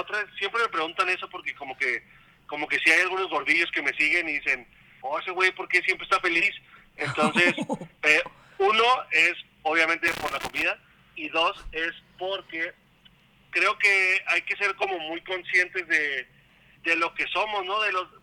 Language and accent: Spanish; Mexico; más siendo mexicanos que nos encanta mamar y reírnos de todo